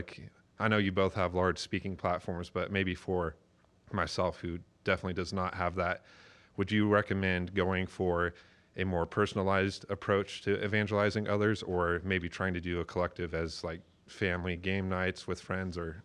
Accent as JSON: {"language": "English", "town": "Hays", "region": "Kansas", "country": "United States", "said": "I'm from Hayes, Kansas."}